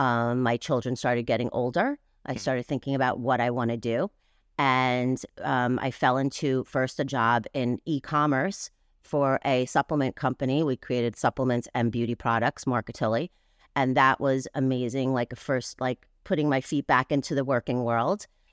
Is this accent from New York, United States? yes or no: yes; New York, United States; I grew up in New York. I grew up, in the club scene